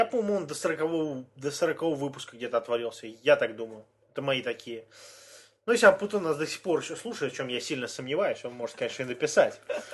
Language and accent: Russian; Windsor, Ontario, Canada; Знаешь, мы же не говорим, что мы из канадские лоси, блядь, из Торонто. Мы из Виндзор, хотя еще и до Торонто рукой подать, блядь, 4 часа на машине.